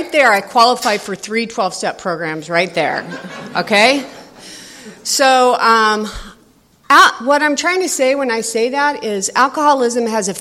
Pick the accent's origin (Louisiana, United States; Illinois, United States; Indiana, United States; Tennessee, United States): Indiana, United States; Evansville; I'm originally from Evansville, by God, Indiana.